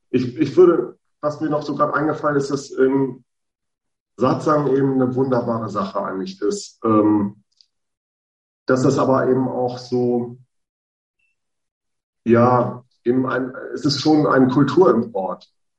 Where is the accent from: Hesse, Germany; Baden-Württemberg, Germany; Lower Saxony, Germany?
Lower Saxony, Germany; Stade; born there; Ich bin auch gerne im Wald, aber ich bin so ein Küstenkind. Ich bin in Stade geboren, an der Elbe.